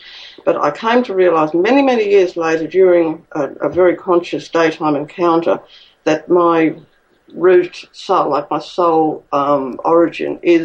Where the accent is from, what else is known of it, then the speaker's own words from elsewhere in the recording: Queensland, Australia; born there; I was born in Queensland, southeast Queensland.